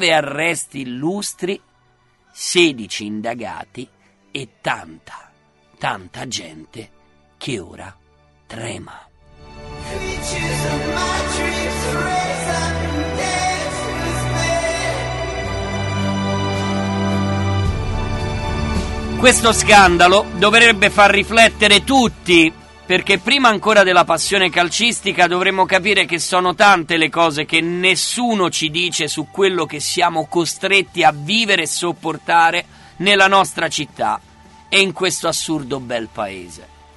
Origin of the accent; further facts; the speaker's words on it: Rome, Lazio, Italy; Intanto, da romani, prendiamo atto che la nostra amata mamma Roma sprofonda